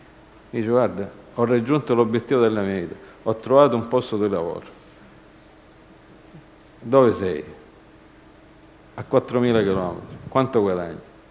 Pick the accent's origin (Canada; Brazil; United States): Canada; Io ho vissuto, io sono cresciuto in Canada. I miei genitori piangevano giorno e notte, tutti i giorni, per aver lasciato la propria terra.